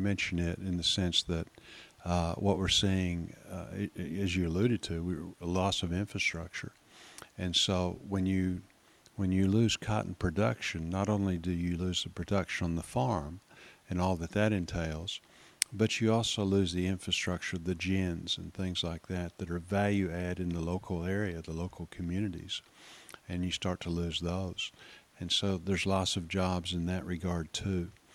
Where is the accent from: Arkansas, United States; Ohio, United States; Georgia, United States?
Arkansas, United States; Well, I'm from Arkansas.